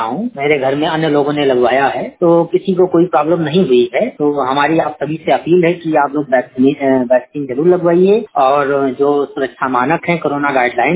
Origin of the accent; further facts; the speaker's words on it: Lucknow, Uttar Pradesh, India; लखनऊ से हूँ